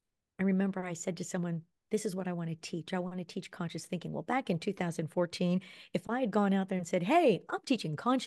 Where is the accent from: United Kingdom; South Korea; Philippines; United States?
Philippines; I'm a Filipino. We grew up with like pig on the table, you know, Christmas time, big old apple in the mouth.